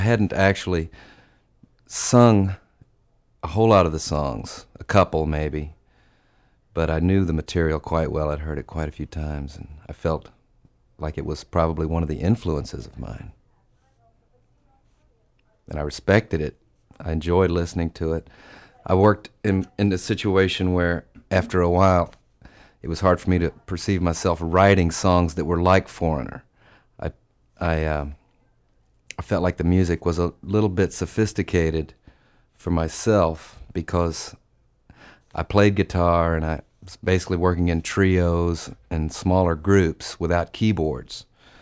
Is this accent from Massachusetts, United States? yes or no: no; Louisville, Kentucky, United States; Well, I grew up in the Midwest. I'm from Louisville originally.